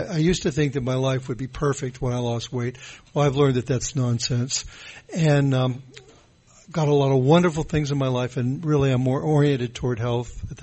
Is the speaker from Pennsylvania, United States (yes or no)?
no; Nashville, Tennessee, United States; also born or lived in Los Angeles; I'm from Nashville, Tennessee. I used to be from L.A. I got sober in L.A. in 1980